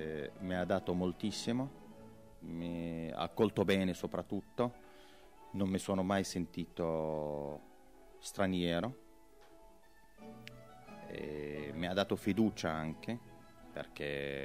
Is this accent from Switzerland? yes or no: no; Palestine; Italian is a second language; now in Italy; Sicuramente sento la nostalgia per il mio paese, per la Palestina. Ho passato 22 anni